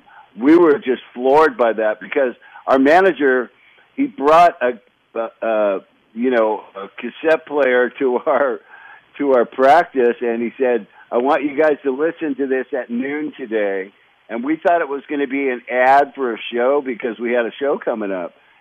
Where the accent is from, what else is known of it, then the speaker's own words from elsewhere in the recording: Los Angeles, California, United States; But we lived in right in Los Angeles for our first couple of years, and then just moved around the subdivisions of L.A. around. But yeah, I just kind of grew up in California.